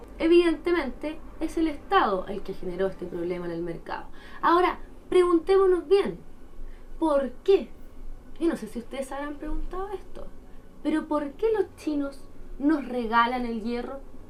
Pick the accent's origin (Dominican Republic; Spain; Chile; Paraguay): Chile; Encuentran que somos simpáticos los chilenos